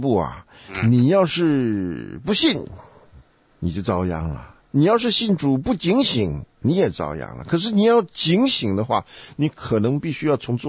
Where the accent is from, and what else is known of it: China